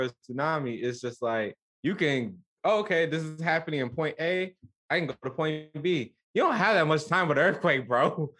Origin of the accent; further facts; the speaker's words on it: Midwest, United States; Yeah, we're from the Midwest, yeah.